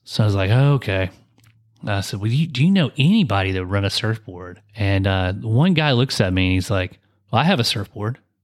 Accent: Wilmington, North Carolina, United States; I'm like, I'm from Wilmington, you know, Riceville Beach area.

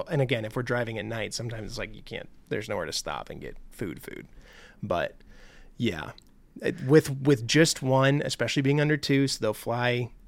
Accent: Norway; I'm from Norway and you both have typical Norwegian names.

